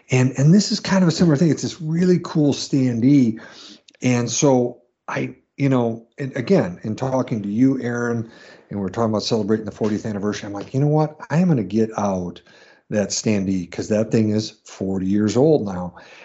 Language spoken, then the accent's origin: English; Elma, Michigan, United States; I grew up in Elma. Midland's about 45 minutes away.